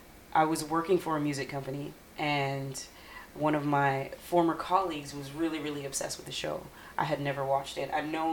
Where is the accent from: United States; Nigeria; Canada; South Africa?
Canada; Montreal, Quebec; I'm from Montreal.